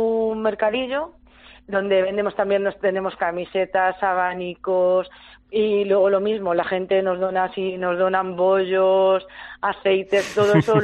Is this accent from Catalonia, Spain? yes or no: no; Romeral, Castilla-La Mancha, Spain; que soy yo, de Romeral